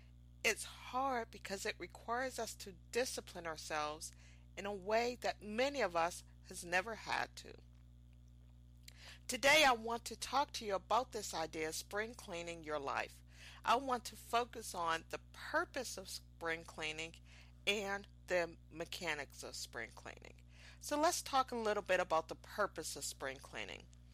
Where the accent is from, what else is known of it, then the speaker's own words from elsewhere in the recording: Pittsburgh, Pennsylvania, United States; they're playing against the Pittsburgh Penguins, which happens to be my hometown and where I spent the first 35 years of my life.